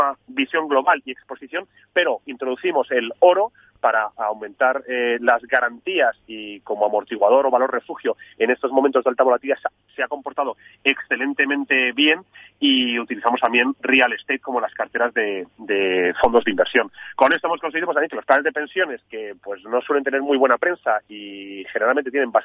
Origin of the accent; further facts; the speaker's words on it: Spain; como español y como gestora 100% española